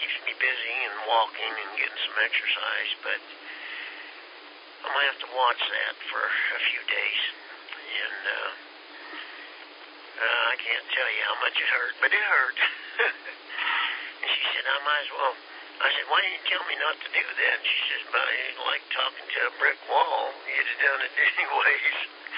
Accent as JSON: {"language": "English", "region": "Kansas", "country": "United States", "said": "Well, I'm a Yank from Kansas. I guess that's what you call it, kind of in the middle."}